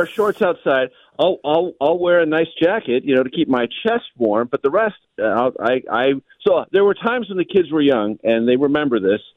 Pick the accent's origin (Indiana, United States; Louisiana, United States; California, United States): California, United States; San Diego; born there; Chad, I was born in San Diego.